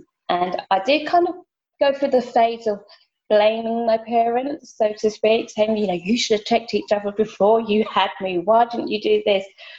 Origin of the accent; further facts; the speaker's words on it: United Kingdom; live in the UK, as you can tell by my accent.